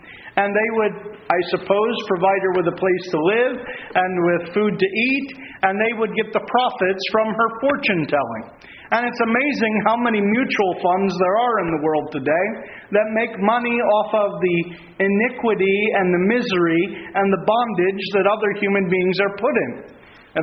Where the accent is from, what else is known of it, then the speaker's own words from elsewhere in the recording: United States; I hail from the United States, of course.